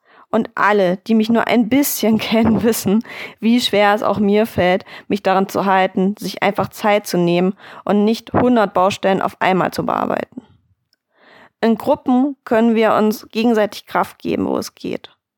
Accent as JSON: {"language": "German", "country": "Germany", "tie": "born there", "said": "Ich bin in Deutschland geboren, nicht krank oder behindert."}